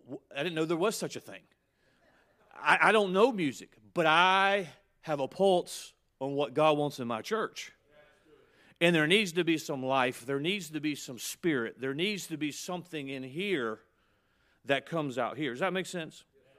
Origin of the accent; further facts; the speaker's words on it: the South, United States; I'm from the South.